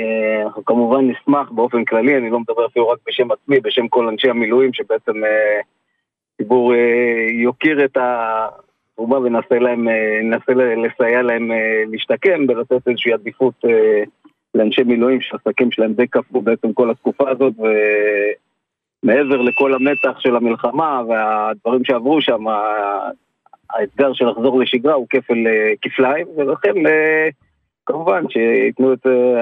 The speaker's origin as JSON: {"language": "Hebrew", "town": "Sde Ya'akov", "region": "Northern District", "country": "Israel", "said": "אני ממושב שדה יעקב, עמק יזרעאל."}